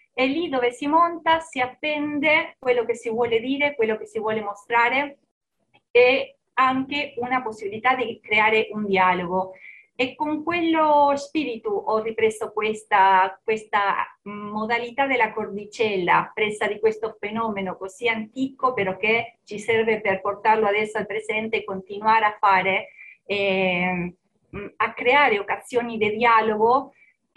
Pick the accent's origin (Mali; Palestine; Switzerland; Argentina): Argentina; Italian is a second language; now in Pesaro, Italy; sono argentina, vivo in Italia da 5 anni e sono nella zona di Pesaro, nelle Marche.